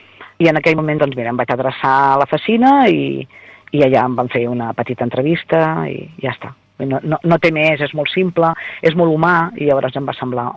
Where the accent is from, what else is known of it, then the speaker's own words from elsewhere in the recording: Barcelona, Catalonia, Spain; No, jo sóc del Poble Nou.